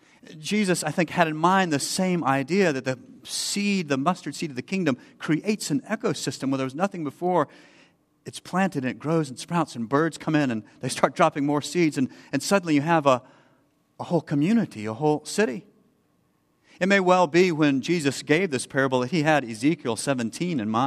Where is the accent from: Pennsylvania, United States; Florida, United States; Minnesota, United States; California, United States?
Florida, United States; I grew up in Florida on the coast. And where I live, the coast of Florida has just a sandy bottom.